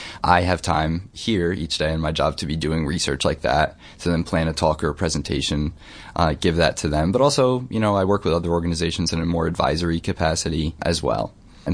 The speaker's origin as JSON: {"language": "English", "town": "New Paltz", "region": "New York", "country": "United States", "tie": "born or raised there", "said": "And I think that growing up in Ulster County, I grew up in the kind of area around New Paltz, the Wallkill River Valley."}